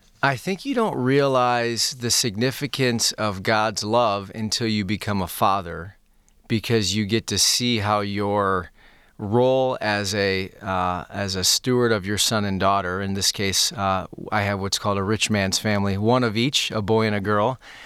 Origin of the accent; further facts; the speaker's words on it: Farmington, Michigan, United States; I grew up in Farmington, Michigan, the second child of four kids. We grew up in a blue-collar home.